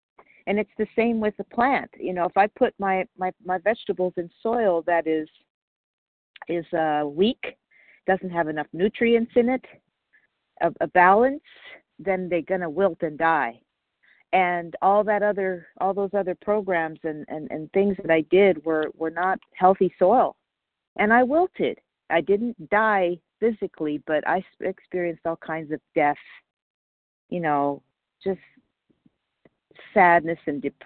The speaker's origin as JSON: {"language": "English", "town": "Palmdale", "region": "California", "country": "United States", "said": "I'm from Palmdale, California."}